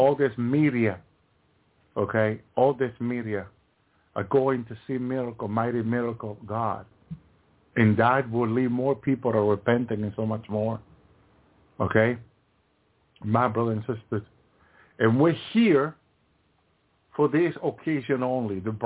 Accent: Massachusetts, United States; Remember, I come from Massachusetts.

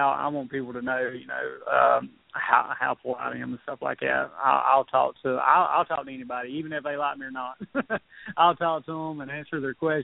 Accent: the South, United States; I was raised in the South. I was raised very, very being very polite and stuff like that.

